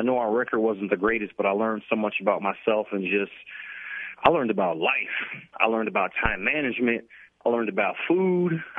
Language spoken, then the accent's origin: English; Chicago, Illinois, United States; And I'm from Chicago. Originally, I'm born in Chicago. And, yeah, my grandparents, they still live in the house that they raised me in.